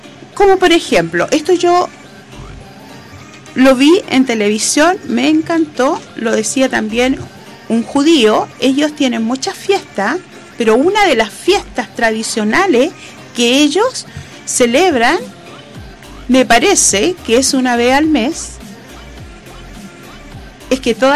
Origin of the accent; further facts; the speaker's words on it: Chile; si somos capaces los chilenos de traer otra fiesta y celebrarla